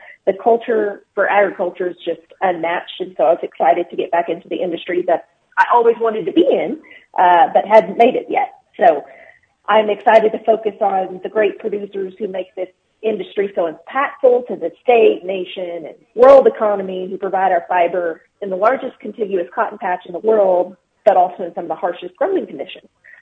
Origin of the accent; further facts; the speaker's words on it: Afton, Texas, United States; I grew up in Dickens County. So I grew up in a farming community is what they call it on the actual map, called Afton, Texas.